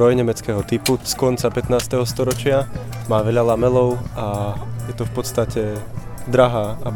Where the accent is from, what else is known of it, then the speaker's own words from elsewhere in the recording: Brezno, Banská Bystrica Region, Slovakia; som z Berezunu, z Brezna